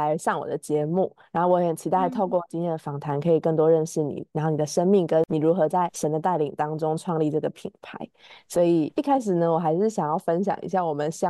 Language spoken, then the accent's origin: Chinese; Taiwan; 我是台湾人，但是我很喜欢香港的文化